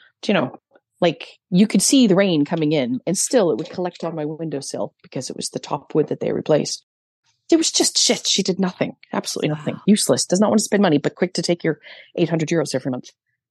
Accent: Canada; I'm Canadian. Listen to me. I'm clearly Canadian.

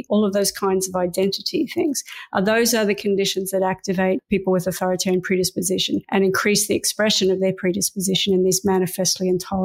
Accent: United Kingdom; And so now we're British and we've done things

